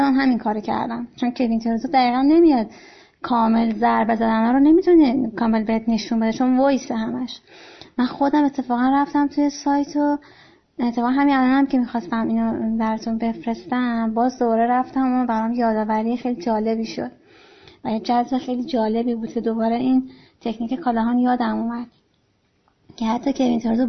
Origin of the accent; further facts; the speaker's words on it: Iran; ما ایرانی هستیم